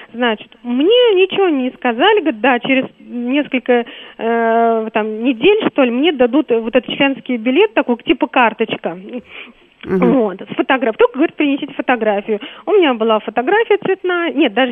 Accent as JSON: {"language": "Russian", "region": "Moscow", "country": "Russia", "said": "я из Москвы."}